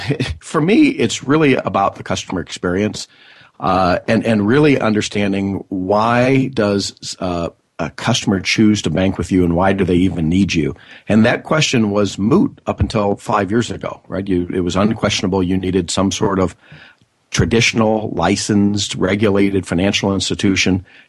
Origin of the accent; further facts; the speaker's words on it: Seattle, Washington, United States; It's here in my hometown of Seattle on March 3rd through 5th, and we'll be there, and we're excited about it.